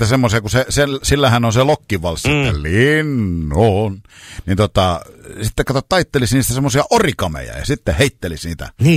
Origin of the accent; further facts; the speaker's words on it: Kerava, Uusimaa, Finland; kun minähän olen keravalainen, sillä ei ollut monta vuotta. Niin tota, voinko kutsua kuitenkin itseäni ylikeravalainen?